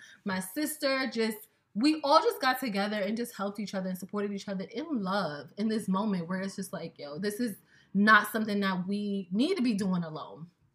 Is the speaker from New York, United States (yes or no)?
yes; Brooklyn, New York, United States; also born or lived in Queens; But this is my home. Like, Brooklyn is my home. I'm from Queens, like born. My mom pushed me out in Queens, but like home has been Brooklyn.